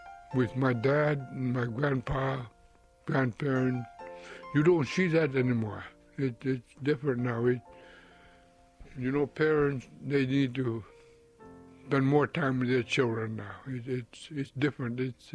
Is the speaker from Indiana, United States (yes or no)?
no; Death Valley, Alaska, United States; I grew up in Death Valley. That's about 90 miles from Nome. That's around Fish River area.